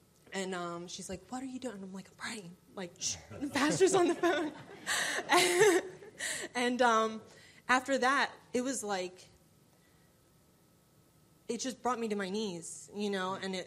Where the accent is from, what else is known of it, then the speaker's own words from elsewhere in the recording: New Jersey, United States; moved away as an adult; now in South Carolina, United States; So I'm from New Jersey.